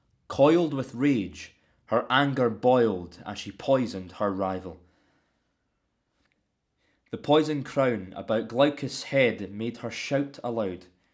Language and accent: English; Scotland, United Kingdom; accent: Scots; My accent is very influenced by the language of Scots itself.